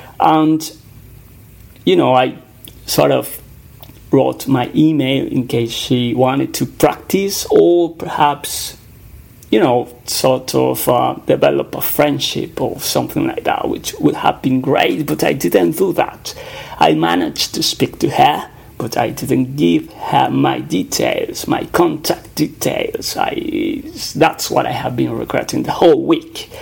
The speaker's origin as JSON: {"language": "English", "country": "Spain", "accent": "Spanish", "second_language": "English", "said": "The way I am speaking now is with my Spanish accent, sort of. And I'm just, you know, trying to be compliant with the English rules and the English vocabulary and everything."}